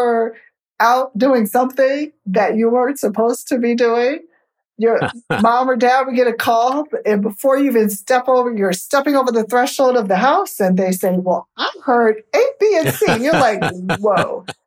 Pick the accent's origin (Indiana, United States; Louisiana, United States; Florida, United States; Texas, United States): Indiana, United States; Evansville; I grew up in the center city of Evansville, which is a tight-knit community, African-American community.